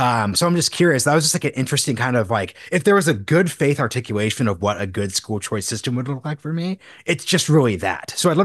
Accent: Texas, United States; So I'm coming from Texas, right? So a lot of my Texas context in school choice is like

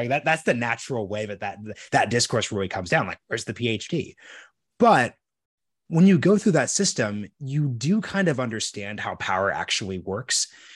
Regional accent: Oregon, United States; I'm from an upper middle class background. I'm from Oregon. I'm Black, but I'm adopted and I'm Jewish.

